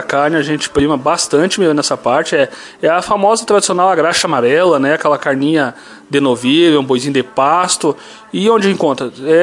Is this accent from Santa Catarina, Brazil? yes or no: yes; Santa Catarina, Brazil; eu sou de Santa Catarina, sou casado com uma lagoense